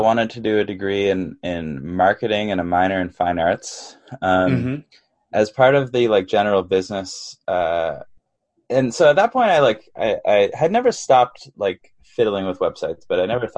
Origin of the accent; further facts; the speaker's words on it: Canada; now in New York, United States; so I am born and raised in Canada, but I didn't have any immigration issues.